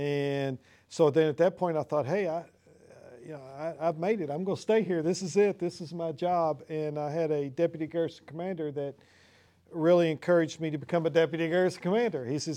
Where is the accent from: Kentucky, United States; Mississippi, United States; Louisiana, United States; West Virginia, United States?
Kentucky, United States; I'm from Kentucky. That's why I talk the way I do.